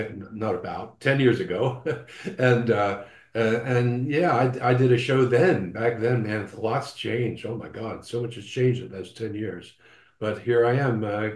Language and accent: English; Philadelphia, Pennsylvania, United States; You know, I grew up in Philadelphia, which is a very vibrant regional music scene, and has its own music, especially back when I was a kid.